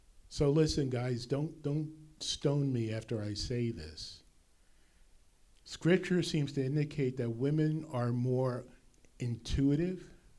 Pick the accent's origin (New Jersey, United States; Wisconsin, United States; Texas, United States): New Jersey, United States; I grew up in Bergen County where they had the blue laws, and stores weren't open 24/7.